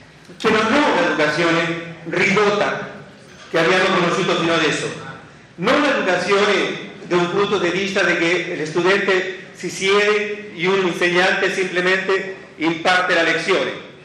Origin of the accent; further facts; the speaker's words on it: Chile; Italian is a second language; Io vengo dal Cile